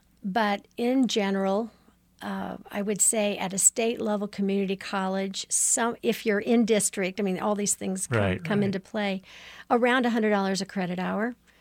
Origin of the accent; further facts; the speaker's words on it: Missouri, United States; now in Kansas City, United States; Well, I'm from a rural area, from a farm in Missouri, and have lived in Kansas City for 35 years. So I'm very familiar with the Kansas City area and yet have those country roots.